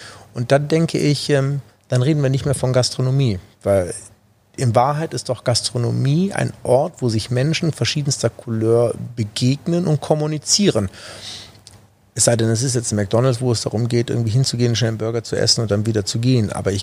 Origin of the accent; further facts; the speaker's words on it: Düsseldorf, North Rhine-Westphalia, Germany; Vor allen Dingen, weil es meine Heimat ist. Und das ist auch der Grund, warum ich mich auf Düsseldorf aktuell beschränke